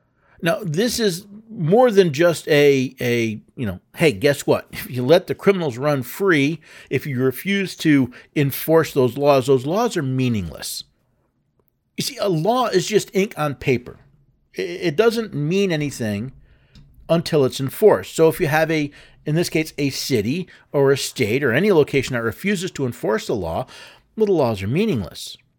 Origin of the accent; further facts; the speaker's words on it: New York, United States; See, as I said, I was born in New York City. I lived upstate New York for most of my life. I lived a couple hours outside of New York City.